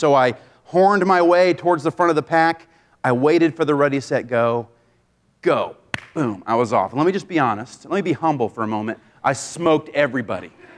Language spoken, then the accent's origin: English; Maine, United States; I grew up in Maine. Many of you may know that.